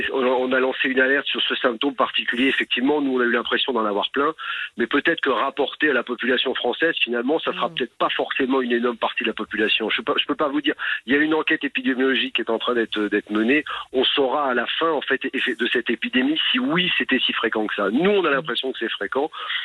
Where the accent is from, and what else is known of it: France